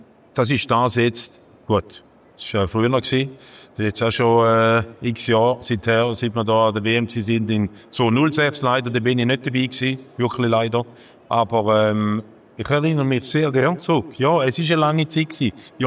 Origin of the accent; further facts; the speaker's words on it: Thurgau, Switzerland; ich bin auch kein Walliser, ich bin Thurgauer